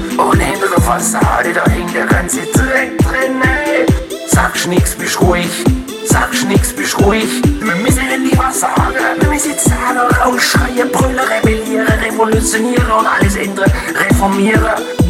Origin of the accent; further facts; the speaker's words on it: Baden-Württemberg, Germany; accent: Swabian; Ich schwätze halt Schwäbisch, wie mir der Schnabel gewachsen ist.